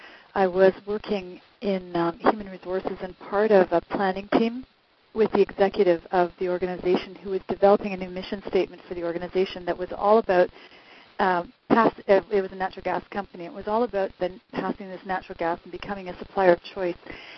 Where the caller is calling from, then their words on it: Vancouver, British Columbia, Canada; Vancouver, BC.